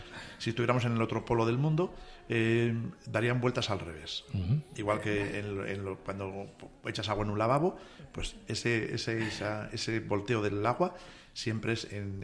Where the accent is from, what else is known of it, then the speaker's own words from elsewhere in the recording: Asturias, Spain; yo soy de Asturias